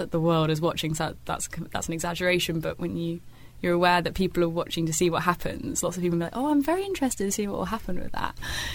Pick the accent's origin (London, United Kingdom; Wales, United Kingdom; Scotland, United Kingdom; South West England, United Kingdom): South West England, United Kingdom; Bristol; and I'm from Bristol.